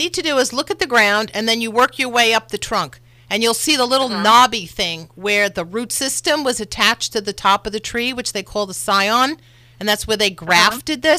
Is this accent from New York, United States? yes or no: yes; New York, United States; because I grew up with that in New York, and then when it came out here, everybody's going, oh, this new variety, Honeycrisp.